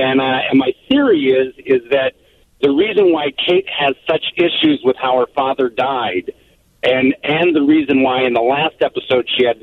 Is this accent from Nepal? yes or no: no; Naperville, Illinois, United States; I'm from Naperville, and I watch This Is Us.